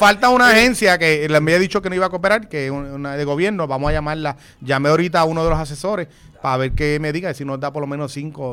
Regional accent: Puerto Rico; somos su equipo y somos primero puertorriqueños

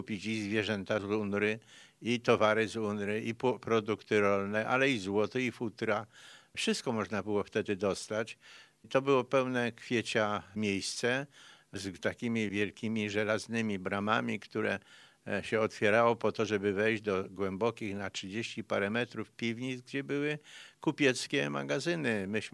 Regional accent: Kraków, Lesser Poland, Poland; born there; jestem urodzonym Krakusem, ale przez całkiem przypadek, ponieważ pewno poczęty zostałem w Poznaniu w roku 1943.

